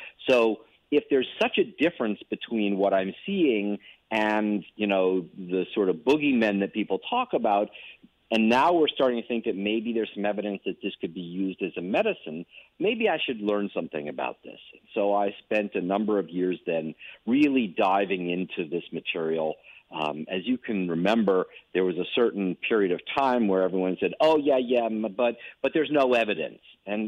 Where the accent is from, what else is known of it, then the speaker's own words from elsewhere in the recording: Massachusetts, United States; Massachusetts, my home state